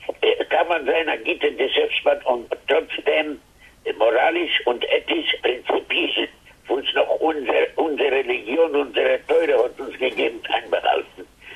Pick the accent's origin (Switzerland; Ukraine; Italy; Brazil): Ukraine; Drohobych, Lviv Oblast; German is a second language; Ich bin geboren neben Lemberg in der Stuttgart, Eldrohobitsch. Und also ich bin 10 Jahre gewesen, bin ich mit meiner Familie gegangen nach Lemberg.